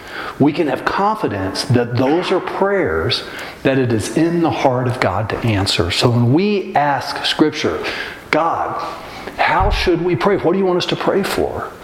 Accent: the South, United States; I don't know about y'all, but growing up in the South, in the church

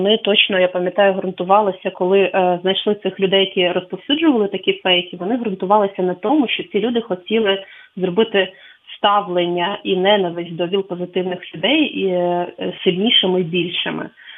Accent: Chernivtsi Oblast, Ukraine; моєї рідної Чернівецької області

